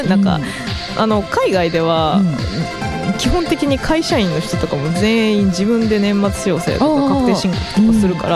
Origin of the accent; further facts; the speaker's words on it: Shiga, Japan; 1月16日生まれの実は関西滋賀県育ちの